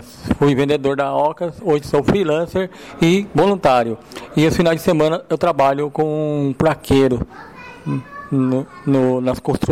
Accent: Osasco, São Paulo, Brazil; estou aqui em São Paulo desde 2005, morando em albergue, situação de rua. Eu sou natural de Osasco, já morei durante um mês em Caçapava, em 2006, no Vale do Paraíba, com minhas tias, avós.

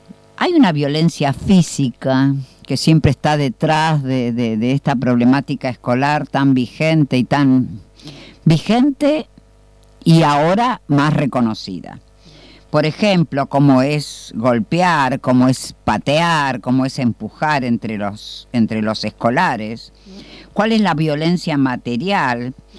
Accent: General San Martín, Buenos Aires Province, Argentina; soy del distrito de General San Martín

